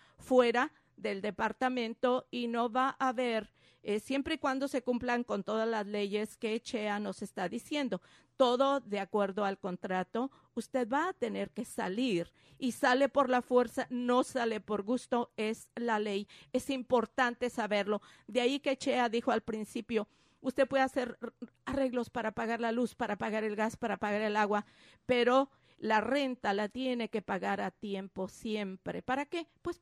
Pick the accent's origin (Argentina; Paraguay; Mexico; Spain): Mexico; voy a hablar de México, que es mi país de origen